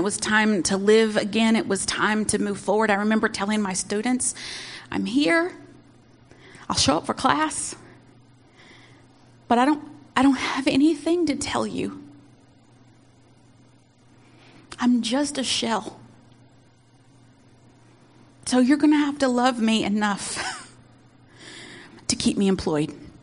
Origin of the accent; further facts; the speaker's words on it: the South, United States; I'm from the South, so everybody, we're all related, whether you're blood related or not.